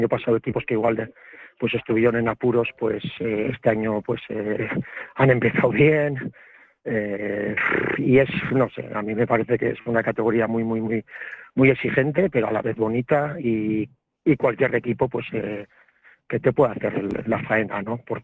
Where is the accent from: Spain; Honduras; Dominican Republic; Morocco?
Spain; Basque Country; soy de Gipuzco al final